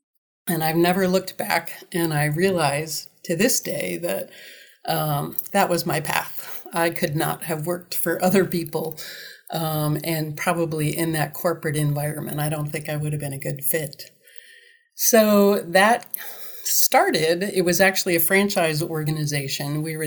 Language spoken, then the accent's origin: English; Wisconsin, United States; I grew up in Wisconsin, and we didn't come from a family that had a lot, so I got creative early.